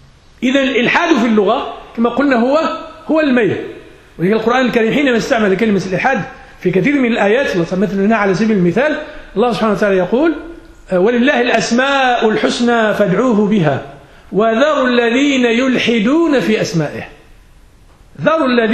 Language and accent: Arabic; Morocco; كما هو الجاري به العمل مثلا عندنا في المغرب